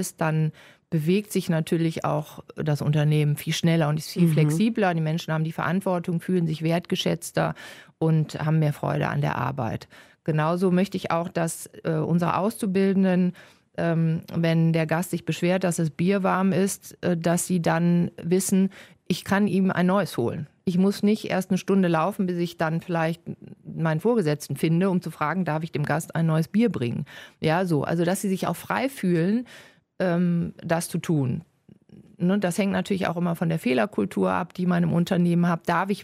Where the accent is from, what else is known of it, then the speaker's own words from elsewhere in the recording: Wuppertal, North Rhine-Westphalia, Germany; Ich bin in Barmen aufgewachsen